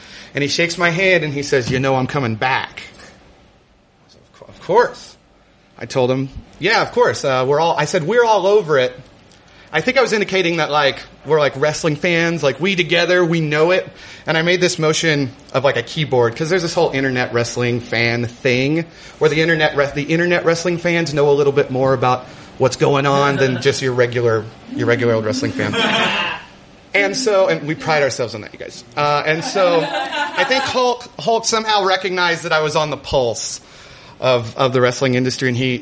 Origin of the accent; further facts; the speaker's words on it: Midwest, United States; I did what any sort of self-respecting child of a single mother growing up in the Midwest would